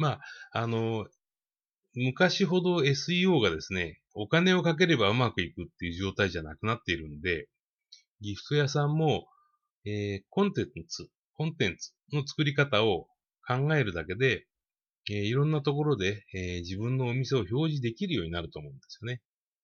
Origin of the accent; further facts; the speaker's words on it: Gotemba, Shizuoka, Japan; それから僕の出身地御殿場なんですけど